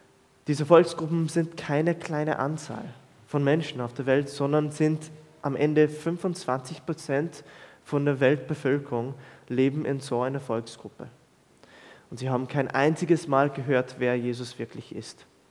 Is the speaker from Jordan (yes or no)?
yes; Jordan; moved away as an adult; now in Austria; Ich bin in Jordanien aufgewachsen und dann nach Österreich fürs Studium.